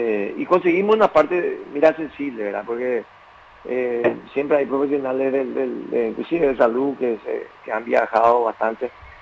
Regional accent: San Pedro, Paraguay; yo soy de San Pedro, sí. Yo soy del departamento de San Pedro

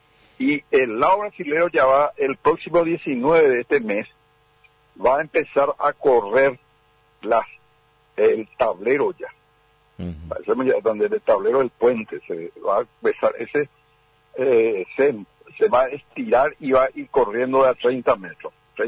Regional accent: Paraguay; esto es primera vez en mi país

